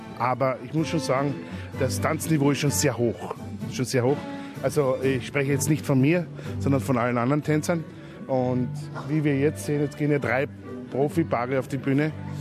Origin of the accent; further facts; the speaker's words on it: Carinthia, Austria; Ich als Kärntner kann das sagen